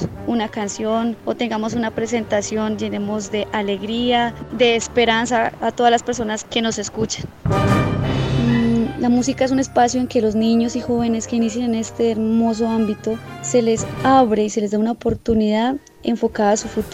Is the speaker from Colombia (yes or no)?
yes; Bolívar, Cauca, Colombia; soy del municipio de Bolívar, que está ubicado al suroccidente del departamento del Cauca.